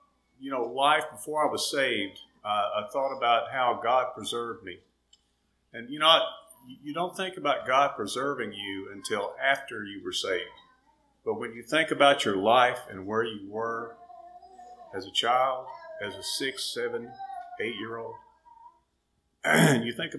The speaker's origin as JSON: {"language": "English", "region": "Florida", "country": "United States", "tie": "born or raised there", "also_born_or_lived": "California", "said": "They went to a community church there, and when I was four, we left California, and we moved to Florida."}